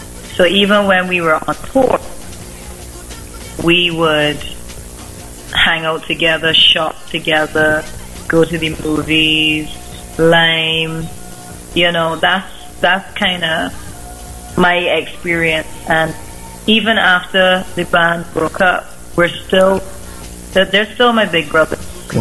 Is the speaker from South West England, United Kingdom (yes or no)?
no; London, United Kingdom; And I'm British born, so I was born in my early years were spent in East London.